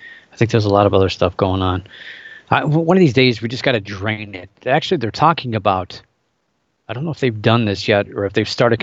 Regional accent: Ohio, United States; Ohio, my home state, the Buckeye State, had 9 reports.

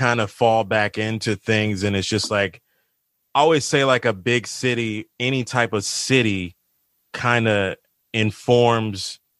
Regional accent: Maryland, United States; Listening to Paul Mooney, Martin Lawrence, he's from my hometown area in PG County

